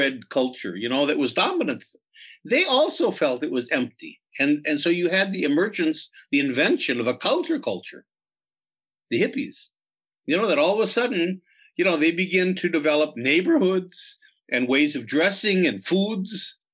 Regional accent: Minnesota, United States; I come from Minnesota, actually, and northern Minnesota.

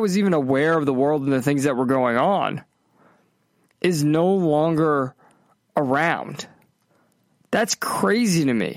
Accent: Massachusetts, United States; I grew up in Massachusetts, right? Blue state America, deep blue state.

